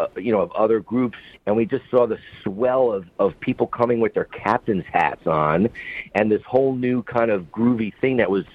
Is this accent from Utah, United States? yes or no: no; New Jersey, United States; also born or lived in Brooklyn, New York; I originally born in Brooklyn, New York, and raised in New Jersey, right next door.